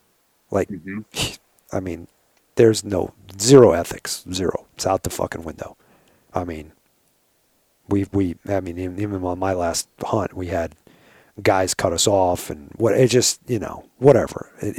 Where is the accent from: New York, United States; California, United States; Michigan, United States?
New York, United States; now in Arizona, United States; I know back east, because I'm from New York, man.